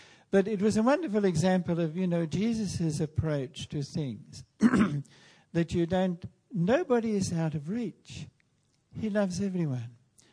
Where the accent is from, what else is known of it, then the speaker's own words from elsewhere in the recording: Melbourne, Victoria, Australia; Oh goodness me, I'm from Melbourne, I've forgotten the name of the big railway station.